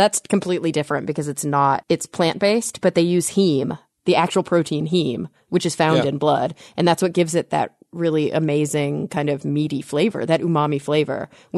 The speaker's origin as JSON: {"language": "English", "region": "Texas", "country": "United States", "said": "And I am from Texas."}